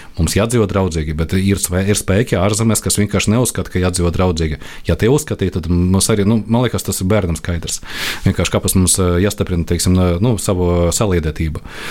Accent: Iecava, Bauska Municipality, Latvia; es nāku no Iecavas, kur Krievu iedzīvotāju skaits bija salīdzinoši liels, teiksim, priekš Latvijas tādas provinces

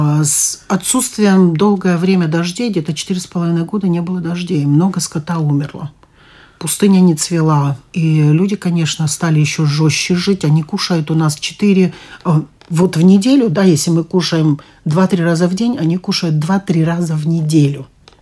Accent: United States; Я вообще выросла в Америке. 30 лет прожила в Америке

